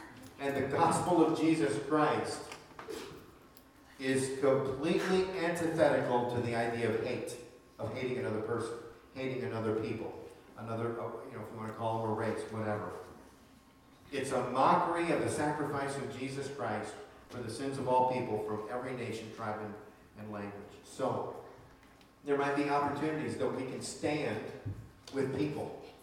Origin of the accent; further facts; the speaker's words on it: Michigan, United States; I said, "Well, why don't you guess? I'm from Michigan."